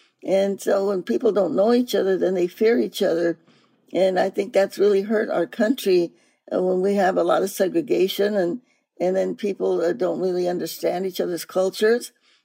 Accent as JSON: {"language": "English", "town": "Stockton", "region": "California", "country": "United States", "tie": "born or raised there", "also_born_or_lived": "New Mexico, United States", "said": "Well, I was really fortunate that I grew up in Stockton, California. I was born in New Mexico, and my family was very always involved in politics."}